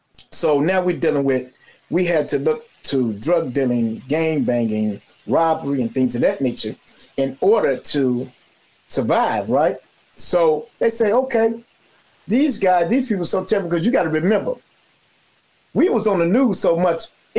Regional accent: Chicago, Illinois, United States; So I was born and raised in Cabrini. I grew up with Walter Barnett, the alderman. Him and my mother, they were partners, and we lived right down the street from each other.

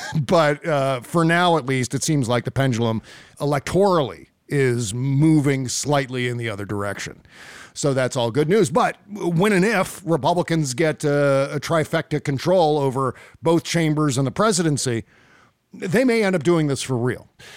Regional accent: United States; I feel as though this is just my civic duty to pay my fair share as an American

